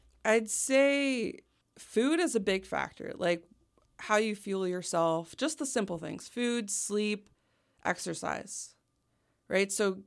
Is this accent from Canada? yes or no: no; Germany; I grew up in Germany